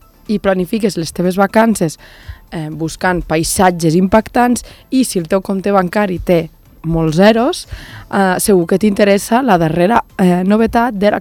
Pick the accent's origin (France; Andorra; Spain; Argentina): Andorra; Escaldes-Engordany; Sí, pues yo soy engordanyesa